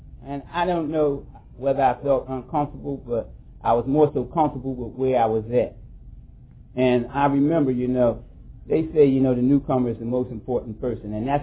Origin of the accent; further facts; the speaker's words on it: Philadelphia, Pennsylvania, United States; it never hit my community, and I was from North Philly, it never hit the black community in 1984.